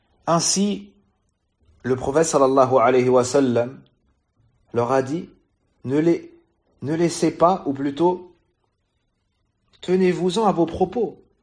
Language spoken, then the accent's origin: French; Mali; Chez nous, au Mali, tu peux trouver cela.